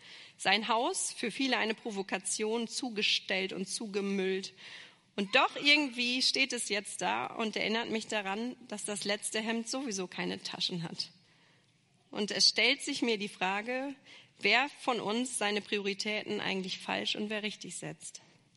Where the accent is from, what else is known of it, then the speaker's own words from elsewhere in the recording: Hille, North Rhine-Westphalia, Germany; Ich war letzte Woche auf der Beerdigung meines Nachbarn in meinem Heimatort in Hille.